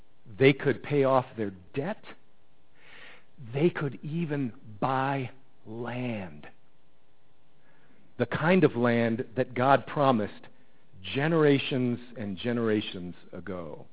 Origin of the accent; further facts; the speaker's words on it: Cleveland, Ohio, United States; We grew up with it in Cleveland.